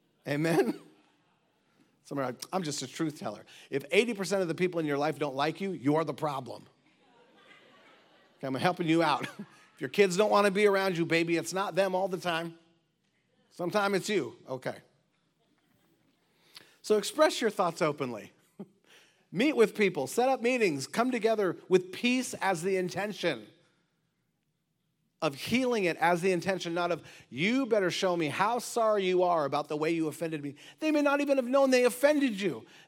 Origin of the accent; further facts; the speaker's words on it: United States; where I grew up in the North